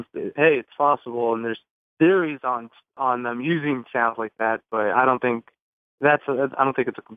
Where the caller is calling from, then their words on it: New Jersey, United States; calling from New Jersey.